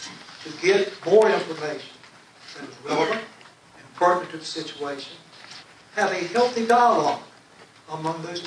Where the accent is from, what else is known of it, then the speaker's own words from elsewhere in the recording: Wilmington, North Carolina, United States; I have a unique position of being born and raised in Wilmington.